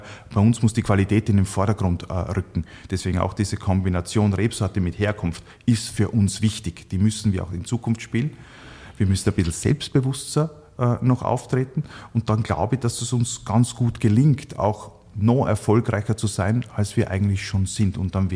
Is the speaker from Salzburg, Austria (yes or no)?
no; Burgenland, Austria; Niki ist noch ein viel größerer Burgenland-Fan auch dadurch geworden. Und dass er für uns, also für meine Heimat, noch Werbung macht, ja, absolut toll.